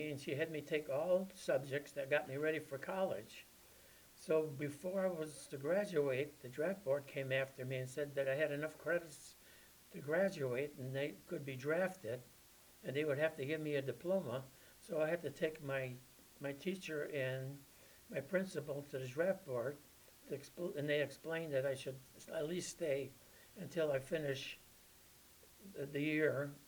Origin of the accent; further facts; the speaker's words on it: Chicago, Illinois, United States; English is a second language; And I grew up on the near north side, and I went to school in the area, and I grew up in Chicago, and I spent 1 year in Oak Park living with my brother.